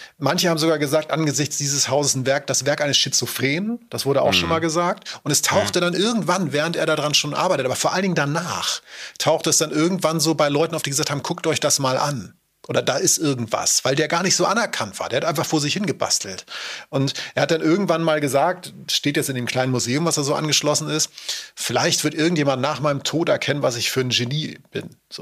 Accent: Henstedt-Ulzburg, Schleswig-Holstein, Germany; Was wisst ihr schon über meinen Heimatort, Hinschin Ulzburg? Wahrscheinlich auch nicht viel.

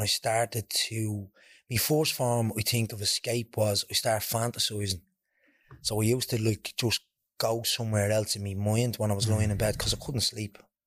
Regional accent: Dublin, County Dublin, Ireland; So I'm from Ballymun. I was obviously grew up here. Lived in Balbridge Alliance starting off.

